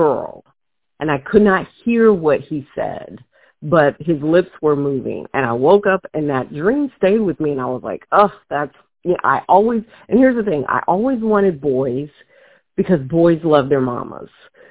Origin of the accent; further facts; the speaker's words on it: Charleston, South Carolina, United States; because we're Southerners from Charleston